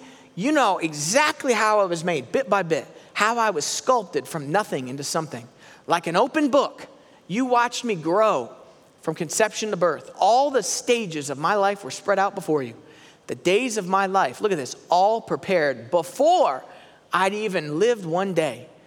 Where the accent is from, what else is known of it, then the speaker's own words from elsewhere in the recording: Florida, United States; and we grew up in Florida. We had a wood house.